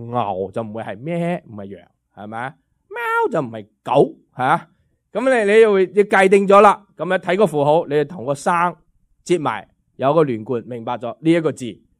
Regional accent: China; 我哋中国人仲麻烦，仲要搵埋算命佬啊，计下个八字先

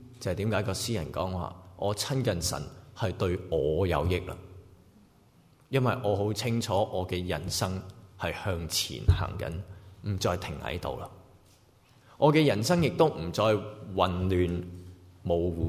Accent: Guangdong, China; accent: Cantonese; 所以我们广东话那句转牛角尖

